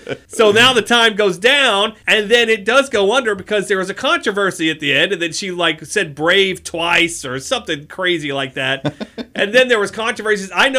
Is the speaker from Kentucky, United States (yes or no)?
yes; Kentucky, United States; all the white kids that I grew up with in Kentucky, they all liked Boston, and all the black kids, they all liked the Lakers